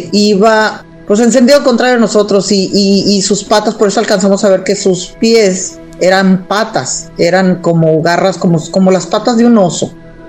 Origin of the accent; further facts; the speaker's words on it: Guaymas, Sonora, Mexico; Soy de Guaymas, Sonora. Desde acá los saludo.